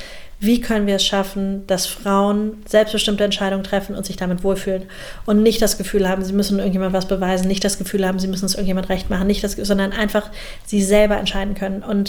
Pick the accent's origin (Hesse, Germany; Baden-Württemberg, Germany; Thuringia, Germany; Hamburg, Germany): Hamburg, Germany; Also zum einen komme ich aus Hamburg